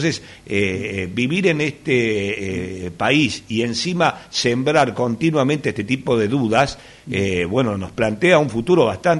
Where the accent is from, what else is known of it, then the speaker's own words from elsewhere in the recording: Argentina; nos desalienta, pero nos desalienta como argentinos, digamos